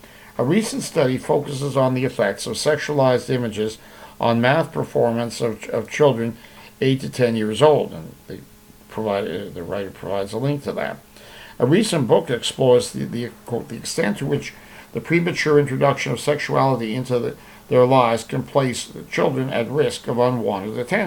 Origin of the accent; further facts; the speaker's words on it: Canada; As a Canadian citizen who pays taxes that support the CBC